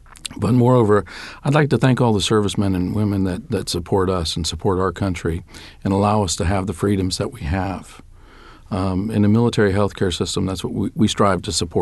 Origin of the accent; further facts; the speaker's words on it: United States; I mean, I'm proud to say I'm an American